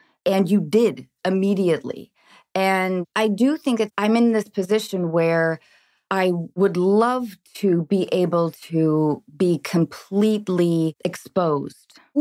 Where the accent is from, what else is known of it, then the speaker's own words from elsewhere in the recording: Edmonds, Washington, United States; I grew up in Edmonds, Washington. It's just north of Seattle.